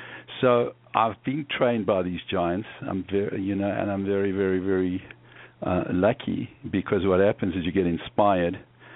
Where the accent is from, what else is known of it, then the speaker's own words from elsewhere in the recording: South Africa; born there; I was born in South Africa, and I went to medical school at the University of Cape Town